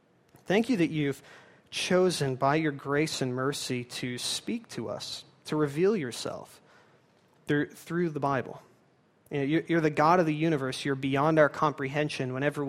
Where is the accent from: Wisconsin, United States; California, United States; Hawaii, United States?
California, United States; Los Angeles; where I grew up in Los Angeles, there are no lawns